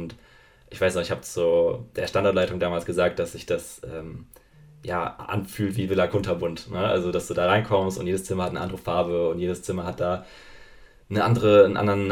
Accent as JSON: {"language": "German", "town": "Flensburg", "region": "Schleswig-Holstein", "country": "Germany", "said": "Ich komme aus Flensburg, ja."}